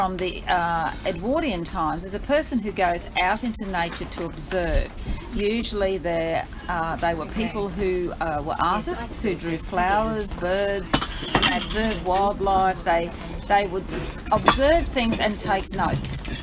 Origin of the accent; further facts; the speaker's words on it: Bundaberg, Queensland, Australia; also born or lived in Hobart; I went to school in Bundaberg because that's where I grew up. But I was born in Hobart